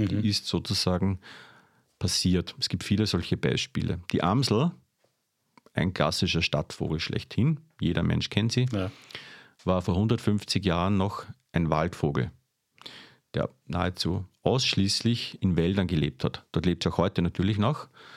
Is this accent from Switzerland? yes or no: no; Austria; aber der ist ja bei uns in Österreich in der Regel auch bewirtschaftet